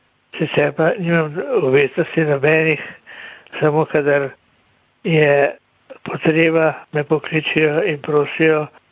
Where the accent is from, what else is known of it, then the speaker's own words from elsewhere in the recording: Ljubljana, Central Slovenia, Slovenia; ki sem doma iz Šiške